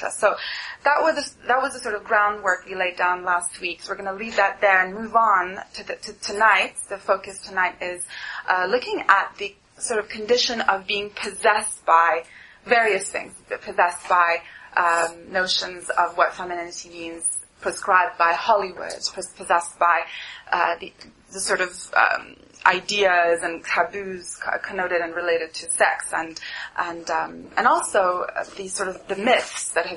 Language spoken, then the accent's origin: English; Montreal, Quebec, Canada; I'm from Montreal originally, but I'm now over here working at the BFI